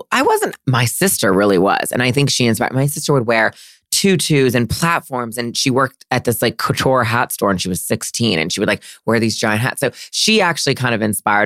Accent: Maryland, United States; No, I'm from Maryland, and it was a very kind of, I think, a very kind of preppy, buttoned up.

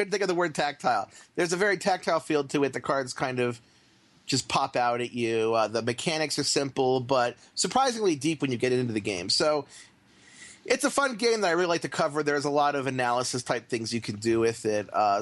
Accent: Baltimore, Maryland, United States; so I'm kind of in this weird situation in which I'm originally from Baltimore and I'm a Steelers fan.

